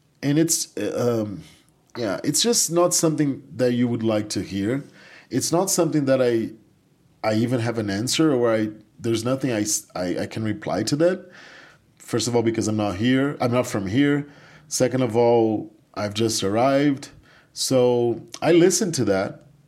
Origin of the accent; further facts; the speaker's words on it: Brazil; even though I come from Brazil